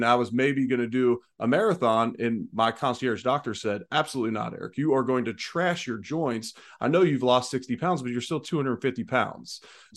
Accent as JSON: {"language": "English", "town": "Cincinnati", "region": "Ohio", "country": "United States", "said": "I'm originally from Cincinnati."}